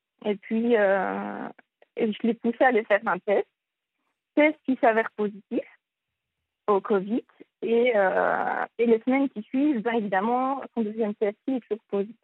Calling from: Belgium; Je viens de Belgique et j'ai 23 ans.

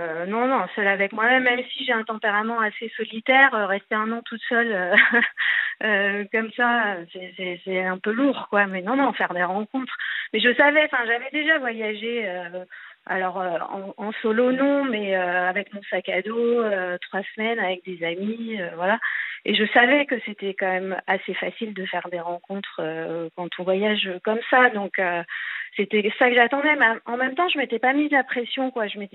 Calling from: Nantes, Pays de la Loire, France; J'ai 46 ans et je suis de Nantes.

